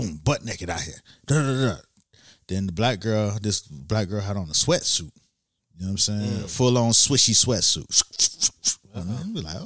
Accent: Miami, Florida, United States; You know, I'm from Miami, so.

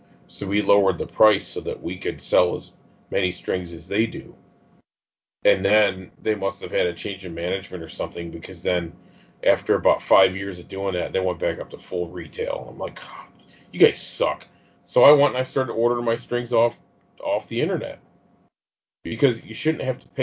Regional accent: New York, United States; I'm from New York

